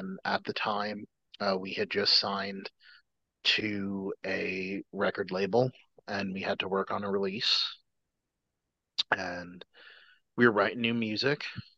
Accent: New York, United States; no, I said I'm a New Yorker, I'm an asshole, so

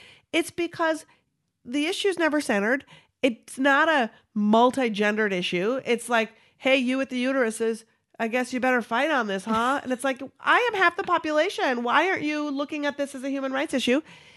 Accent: Minnesota, United States; So I'm from Minnesota originally. So I packed up my two dogs and I rented a van and I drove from Brooklyn to Minnesota in the winter of 2011.

